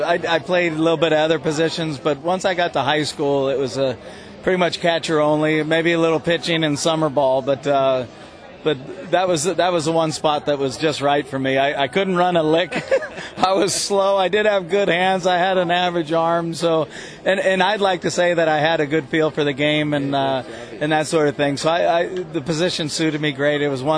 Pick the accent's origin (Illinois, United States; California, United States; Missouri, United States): California, United States; San Carlos; also born or lived in San Francisco; Yeah, I grew up, born in San Francisco, but I grew up in San Carlos, St. Charles High School, St. Charles Grade School, Sarah High School, College of San Mateo